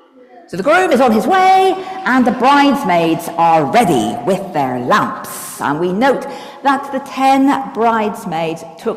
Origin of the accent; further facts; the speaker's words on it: Belfast, Northern Ireland, United Kingdom; Right, so I'm just back from a holiday I'm from Belfast, so we were over visiting my family.